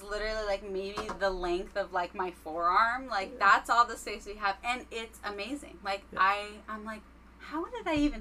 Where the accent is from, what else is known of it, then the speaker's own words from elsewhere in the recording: Queens, New York, United States; I'm from Queens. Yeah. Shout out Queens.